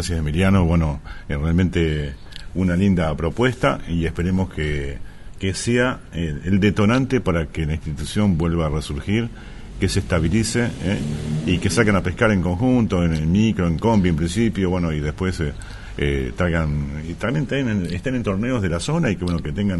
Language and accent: Spanish; Argentina; digo porque somos argentinos